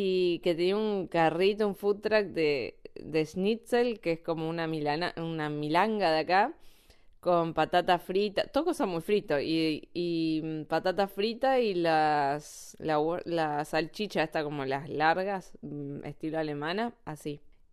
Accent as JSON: {"language": "Spanish", "country": "Argentina", "lives_now": "Spain", "said": "hay personas acá que te preguntan de dónde sos y le decís de Argentina"}